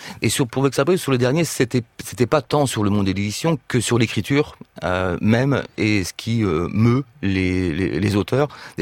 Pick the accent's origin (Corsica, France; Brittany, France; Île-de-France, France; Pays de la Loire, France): Brittany, France; Montfort-sur-Meu; Moi, je viens de la campagne, de Montfort-sur-Meu, donc tout est dit déjà.